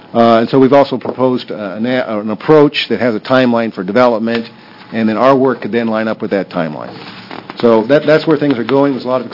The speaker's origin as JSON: {"language": "English", "region": "Oregon", "country": "United States", "tie": "born or raised there", "said": "I grew up in Coos County, so I know those people."}